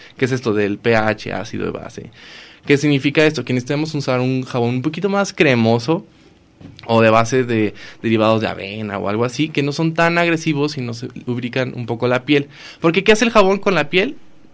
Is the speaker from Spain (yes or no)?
no; Mexico; como nosotros mexicanos, generalmente todos podemos broncearnos